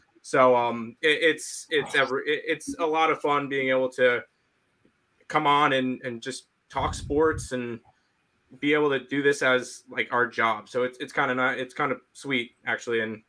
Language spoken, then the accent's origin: English; New York, United States; We grew up in New York. And we were diehard Mets fans.